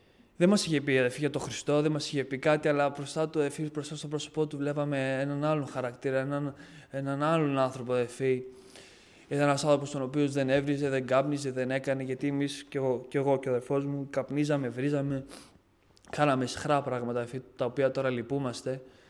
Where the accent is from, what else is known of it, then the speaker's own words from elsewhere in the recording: Livadeia, Central Greece, Greece; also born or lived in Albania; now in Athens, Greece; όταν ήμουν 5 χρονών, μεταναστήσανε από την Αλβανία, ήρθαν εδώ στην Ελλάδα. Δεν είμαι από την Αθήνα, είμαι από τη Λιβαδιά.